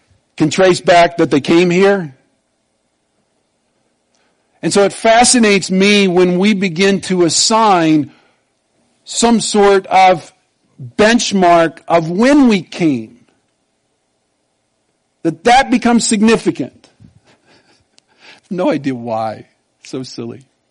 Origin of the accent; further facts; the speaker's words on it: Iowa, United States; also born or lived in Nebraska; "Oh, I was raised in Southwest Iowa."